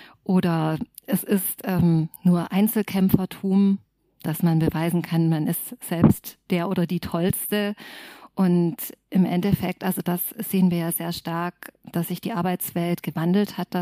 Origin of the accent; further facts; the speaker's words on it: Tübingen, Baden-Württemberg, Germany; ich komme ja aus Tübingen